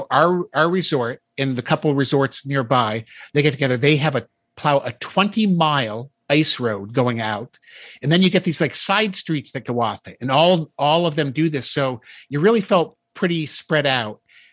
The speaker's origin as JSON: {"language": "English", "region": "Massachusetts", "country": "United States", "tie": "born or raised there", "moved": "as an adult", "lives_now": "Ohio, United States", "said": "So I hadn't been ice fishing since I moved from Massachusetts to Ohio 25 years ago."}